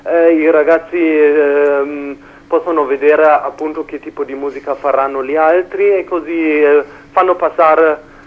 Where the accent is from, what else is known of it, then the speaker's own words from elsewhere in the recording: Germany; now in Trento, Italy; io non sono da Trento, io vengo dalla Germania